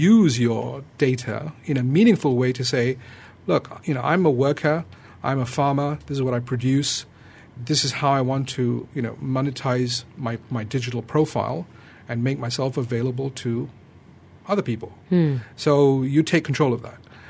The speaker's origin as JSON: {"language": "English", "country": "Malaysia", "said": "As a Malaysian"}